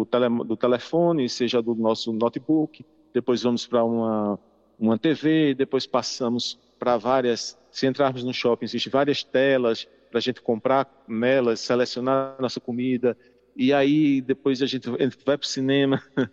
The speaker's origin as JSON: {"language": "Portuguese", "town": "João Pessoa", "region": "Paraíba", "country": "Brazil", "tie": "born or raised there", "said": "Matei um pouco da saudade da minha terra querida, Paraíba, João Pessoa."}